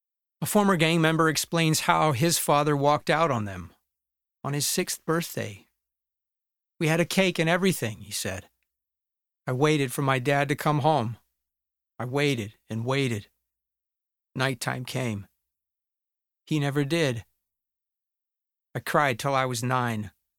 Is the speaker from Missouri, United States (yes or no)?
yes; St. Louis, Missouri, United States; I'm called American after an Italian explorer. I'm called a St. Louisan after a French Catholic king.